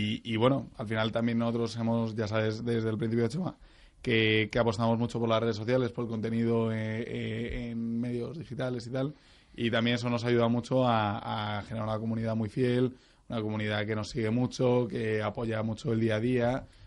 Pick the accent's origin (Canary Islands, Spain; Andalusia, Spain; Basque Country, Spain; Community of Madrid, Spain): Community of Madrid, Spain; Torrelodones; aunque no soy de Alcobendas, de hecho, soy de Torre, o sea, de bastante más lejos, Torrelodones.